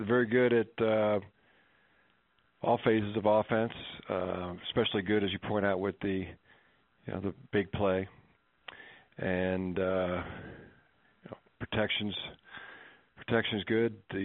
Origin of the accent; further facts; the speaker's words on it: Ohio, United States; born there; I was born in Ohio, like Ohio.